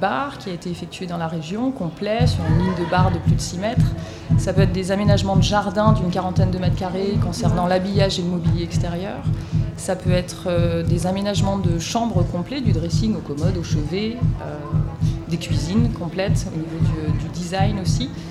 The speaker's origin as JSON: {"language": "French", "region": "Auvergne-Rhône-Alpes", "country": "France", "said": "Je suis issue de la Haute-Savoie, donc le bois était quand même très majoritaire."}